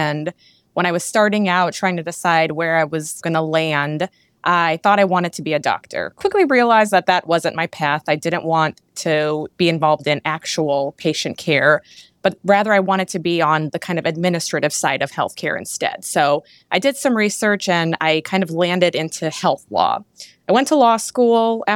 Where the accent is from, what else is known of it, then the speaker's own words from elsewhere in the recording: St. Louis, Missouri, United States; now in Boston, United States; I'm actually from the St. Louis area in Missouri.